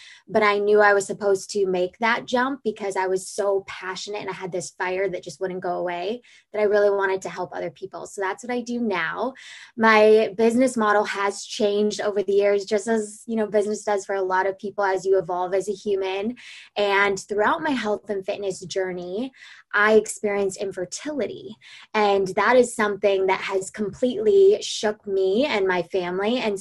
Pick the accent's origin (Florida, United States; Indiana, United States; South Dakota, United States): South Dakota, United States; also born or lived in Las Vegas, Nevada; I grew up all over the United States. I like to say I was a tumbleweed. So I was born in Las Vegas, but raised in South Dakota, back to Las Vegas